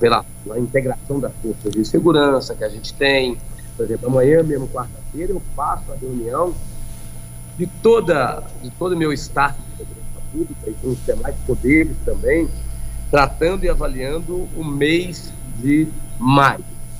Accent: Castelo, Espírito Santo, Brazil; lá na minha terra, ontem, minha terra Castelo

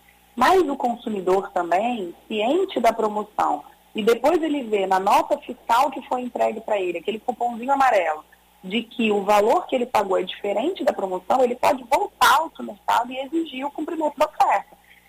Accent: Espírito Santo, Brazil; Como boa capixaba, já tirei a jaqueta já do guarda-roupa.

